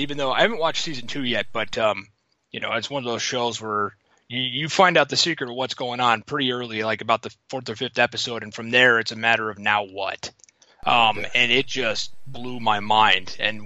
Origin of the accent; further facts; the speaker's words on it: Detroit, Michigan, United States; Oh yeah, well, growing up in Detroit, we knew we were going to be public enemy number one because we were building all the tanks.